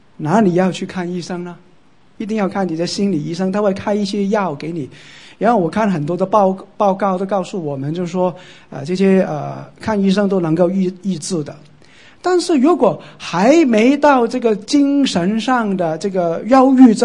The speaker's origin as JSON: {"language": "Chinese", "country": "Hong Kong"}